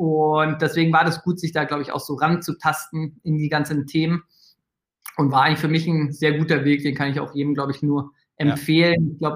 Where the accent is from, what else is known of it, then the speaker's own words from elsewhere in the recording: Munich, Bavaria, Germany; also born or lived in Reutlingen / Lancaster; Und ganz davor, ich komme ursprünglich aus München, bin ich da eigentlich so die erste Hälfte meines Lebens in München aufgewachsen und zur Schule gegangen und seitdem so ein bisschen rumgekommen durch die Republik.